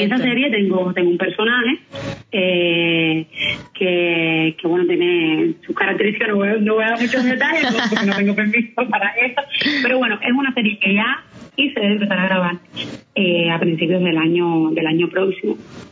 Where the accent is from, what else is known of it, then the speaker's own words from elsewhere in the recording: Cuba; De cómo posesionar y también, o sea, posesionarse uno como cubano